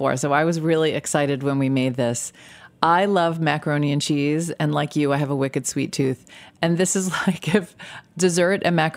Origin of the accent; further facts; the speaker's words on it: New York, United States; I'm embarrassed that I grew up in New York and never had this before.